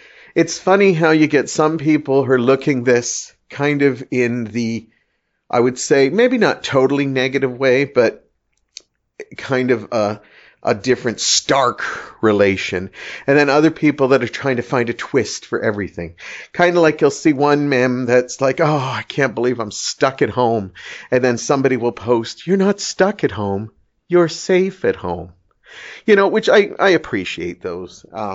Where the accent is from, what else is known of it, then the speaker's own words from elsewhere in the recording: Canada; I'm still a Canadian